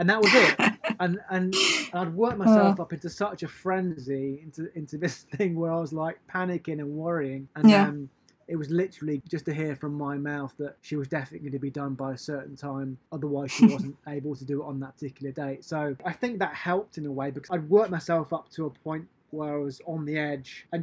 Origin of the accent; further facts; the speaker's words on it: United Kingdom; And because I'm British as well